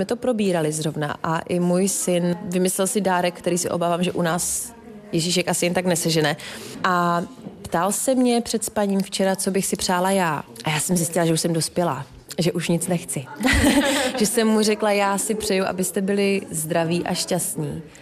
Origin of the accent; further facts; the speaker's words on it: Moravia, Czechia; v místě našeho bydliště, protože já jsem každý rok spoustu let dělala charitativní koncerty pro děti z dětských domovů u nás na Moravě